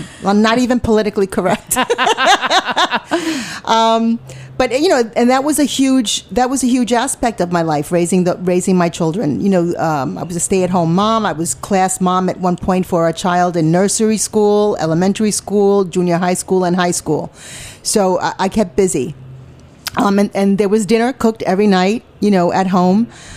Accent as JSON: {"language": "English", "town": "Staten Island", "region": "New York", "country": "United States", "tie": "born or raised there", "also_born_or_lived": "Brooklyn", "said": "I went to high school in Staten Island."}